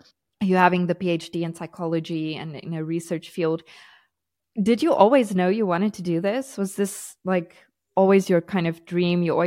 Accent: South Africa; now in Portugal; We moved to Portugal from South Africa and I love South Africa. I love my South African culture, but unfortunately it's not the safest place to be.

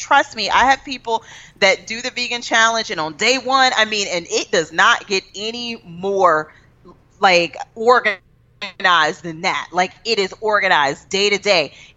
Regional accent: Texas, United States; You would think, even though I'm not, I'm from Texas. I like big plates.

